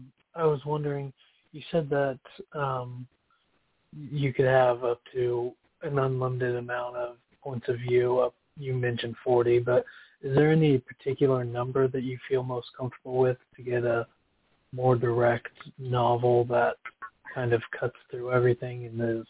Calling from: Wichita, Kansas, United States

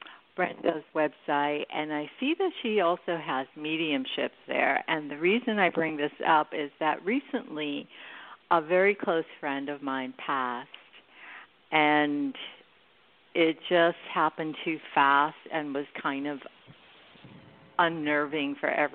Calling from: San Francisco, California, United States; I'm actually in the Bay Area.

